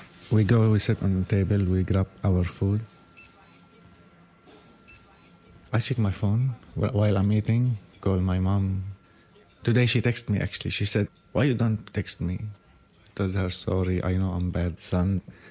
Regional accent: Syria; English is a second language; now in London, United Kingdom; The adult tell them I'm a refugee. Sometimes I don't tell them I'm from Syria.

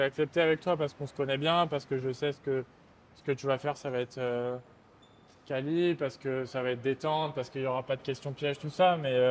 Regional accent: France; accent: French; J'ai un accent français bien dégueu, mais sinon je suis pas si mal.

